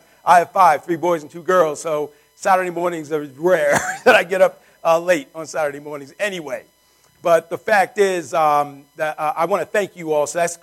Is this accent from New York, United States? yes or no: yes; Brooklyn, New York, United States; also born or lived in Queens; now in Long Island, United States; I was born in Brooklyn, pretty much raised there, and then lived in Queens. Now I live on Long Island.